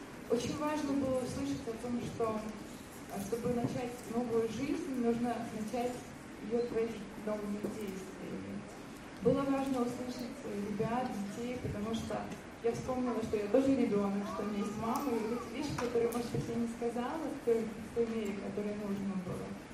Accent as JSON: {"language": "Russian", "town": "Odesa", "region": "Odesa Oblast", "country": "Ukraine", "said": "я из Одессы."}